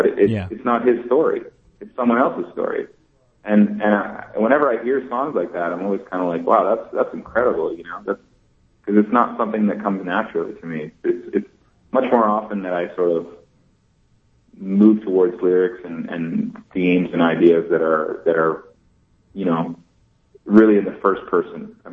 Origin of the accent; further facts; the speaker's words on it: Barrie, Ontario, Canada; I grew up in Barrie, Ontario.